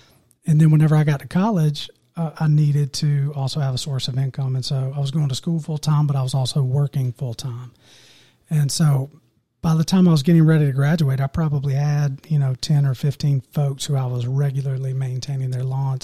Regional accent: Pattersville, South Carolina, United States; Yeah, so I originally grew up in a small town about 30 minutes from here, Pattersville. Was born and raised and been an upstate South Carolina guy my whole life.

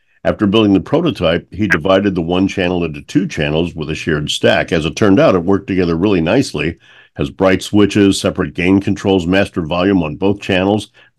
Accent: St. Louis, Missouri, United States; I grew up in St. Louis, and KC Radio was the premier album rock station across the country

